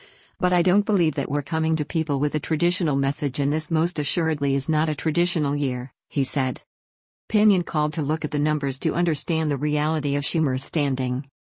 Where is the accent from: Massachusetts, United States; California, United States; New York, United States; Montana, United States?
New York, United States; Yonkers; every month we have more go-to-ways than the population of my hometown, Yonkers, New York, the third largest city of this state in New York.